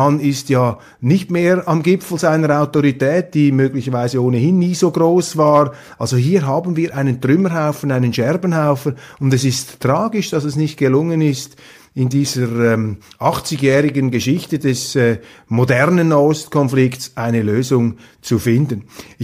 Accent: Switzerland; Und als Schweizer, als Neutraler versuche ich da wirklich beide Seiten in ihrer Eigenlogik zu begreifen.

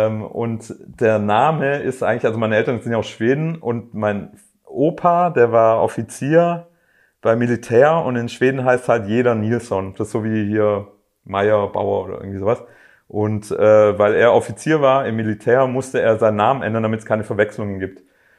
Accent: Schorndorf, Baden-Württemberg, Germany; wenn ich zum Beispiel in meiner alten Heimat spiele, in Schorndorf

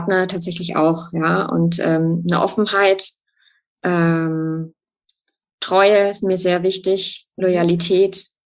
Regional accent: Munich, Bavaria, Germany; ich bin ja aus München

